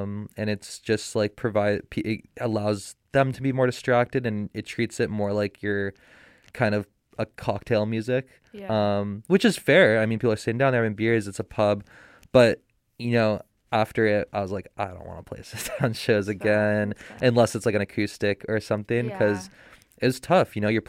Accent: Toronto, Ontario, Canada; I grew up in just outside of Toronto proper.

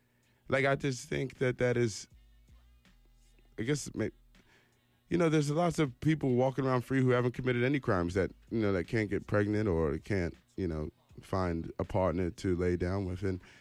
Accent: United States; me as an American

